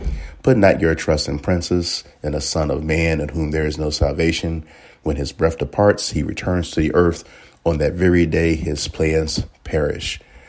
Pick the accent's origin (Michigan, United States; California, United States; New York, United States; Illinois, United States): Illinois, United States; Chicago; now in Champaign, United States; Like many, I was a transplant from the Chicago area coming down here for school.